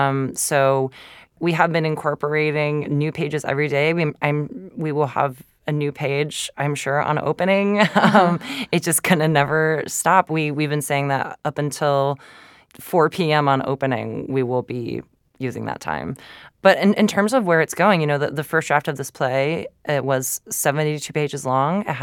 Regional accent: Georgia, United States; You know, I'm half Japanese. I grew up in Georgia. I went to a Japanese school, you know, when I was in Georgia.

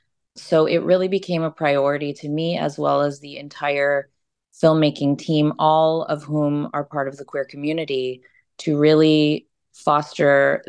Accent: Canada; in addition to me being Canadian as well.

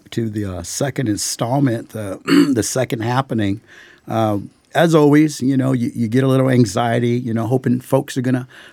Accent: San Pasqual Reservation, California, United States; I'm actually from San Pasqual Reservation. We sit side by side, Ish. I'm Kumeyaay. The Kumeyaay Nation here in San Diego, which are 13 bands.

